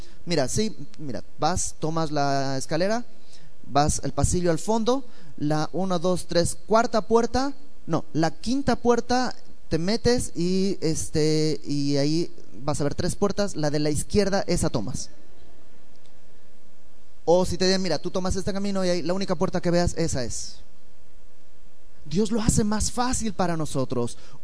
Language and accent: Spanish; Bolivia; moved away as an adult; now in Mexico; yo no soy de México, soy boliviano. Llegué a México hace 15 años por 6 meses y también me fui quedando.